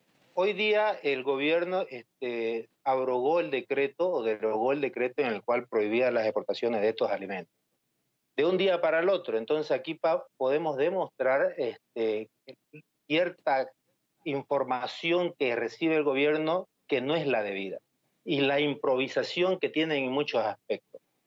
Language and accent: Spanish; Santa Cruz, Bolivia; pese a que somos cruceños y lo estamos apoyando porque creemos que son reivindicaciones justas que necesita el departamento